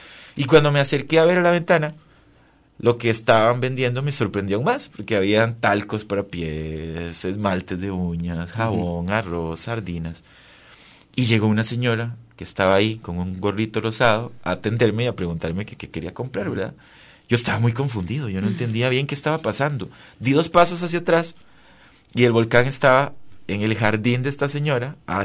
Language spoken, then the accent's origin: Spanish; Costa Rica; Yo soy costarricense.